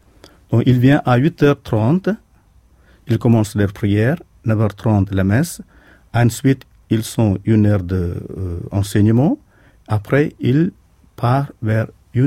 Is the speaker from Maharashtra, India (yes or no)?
no; Kerala, India; first language Malayalam; French is a second language; c'est l'ancien nom du Kerala. Mais actuellement, nous célébrons la messe et tous les sacrements en notre langue maternelle, en malayalam.